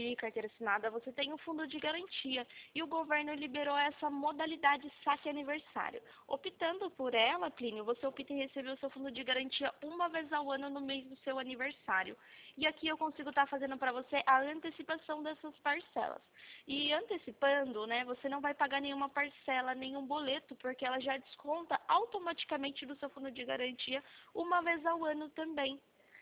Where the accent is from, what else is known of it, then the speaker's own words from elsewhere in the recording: Sorocaba, São Paulo, Brazil; A gente é aqui de Sorocaba também.